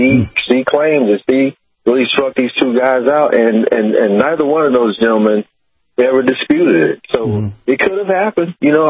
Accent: Kansas City, Missouri, United States; I'm from Kansas City, Missouri, yeah. Mm-hmm. I'm from Kansas City, Missouri

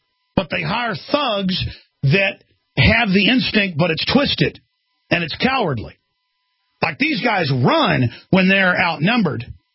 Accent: Dallas, Texas, United States; the times in my life growing up in Dallas

